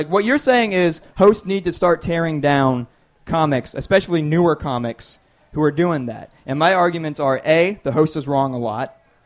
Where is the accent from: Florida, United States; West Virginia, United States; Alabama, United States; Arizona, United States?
Alabama, United States; also born or lived in Ohio; now in Washington, United States; I grew up in Alabama.